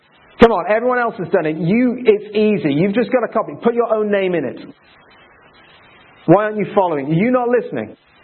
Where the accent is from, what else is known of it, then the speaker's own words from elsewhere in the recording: Midlands, United Kingdom; I'm from the Midlands, so that's how we speak in a French accent.